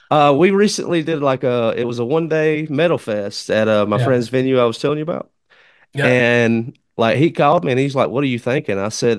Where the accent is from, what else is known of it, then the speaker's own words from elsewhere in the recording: Alabama, United States; now in Mississippi, United States; What I found is, I'm from Alabama. I currently reside in Mississippi